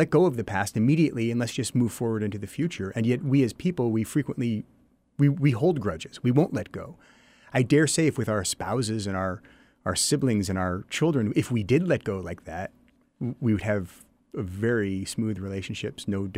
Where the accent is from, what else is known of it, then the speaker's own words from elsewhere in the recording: Seattle, Washington, United States; also born or lived in New York; I grew up in Seattle, went to Sherwood High School, go T-Birds. and I moved to New York and went to college in New York and stayed there for 18 years and moved back to Seattle in 2001